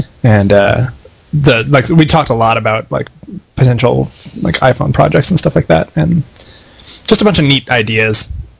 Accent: Colorado, United States; We're both from Colorado, actually. I knew him from before we went to college.

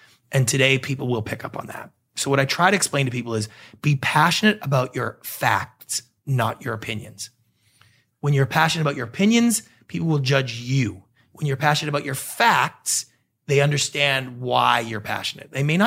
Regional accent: Canada; now in Los Angeles, United States; As I'm a Canadian.

